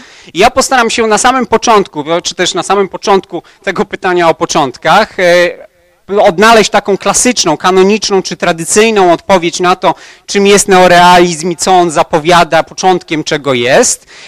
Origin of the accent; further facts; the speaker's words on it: Łódź, Łódź Voivodeship, Poland; pochodzę z Łodzi. W Łodzi najszersza rzeka ma jakieś 38 centymetrów